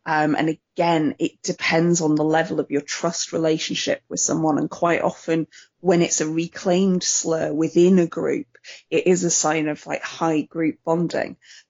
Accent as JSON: {"language": "English", "region": "Yorkshire and the Humber", "country": "United Kingdom", "tie": "born or raised there", "moved": "yes", "said": "I grew up in Yorkshire and more of my northern's coming out."}